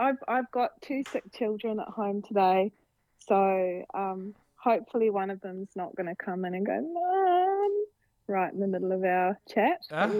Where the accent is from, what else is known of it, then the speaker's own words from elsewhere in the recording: New Zealand; now in Australia; Australians still think I'm a New Zealander